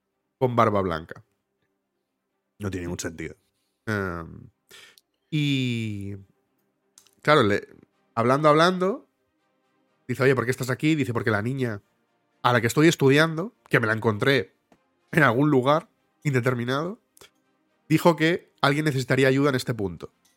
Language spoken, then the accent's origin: Spanish; Catalonia, Spain; first language Catalan; Spanish is a second language; Josep y yo somos catalanes y entre nosotros hablamos catalán.